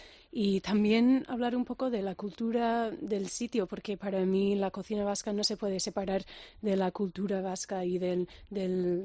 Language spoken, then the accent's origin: Spanish; the South, United States; Yo soy del sur de los Estados Unidos, donde se aprecia mucho la comida.